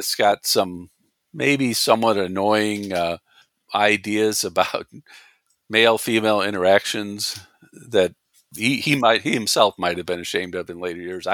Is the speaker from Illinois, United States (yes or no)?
yes; Chicago, Illinois, United States; I'm originally from Chicago, so that's convenient for me